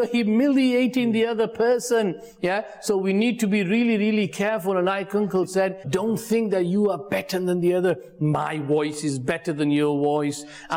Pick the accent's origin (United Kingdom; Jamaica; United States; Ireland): United Kingdom; Birmingham, West Midlands; Assalamu alaikum. I'm from Birmingham.